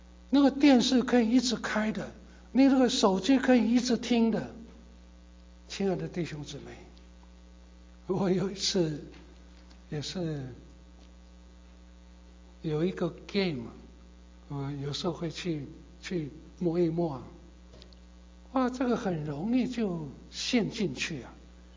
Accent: China; 我们中国人说，活到老，学到老，不要被年纪所影响，所打败。

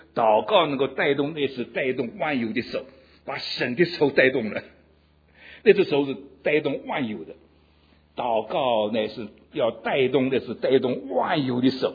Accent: China; 我们中国人现在得救全世界可以说第一名

